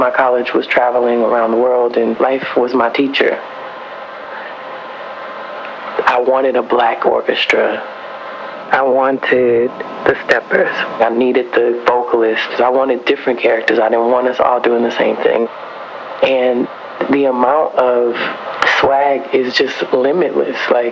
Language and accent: English; Houston, Texas, United States; I grew up in Houston, Texas, visiting Prairie View. We rehearsed at TSU for many years in Third Ward, and I always dreamed of going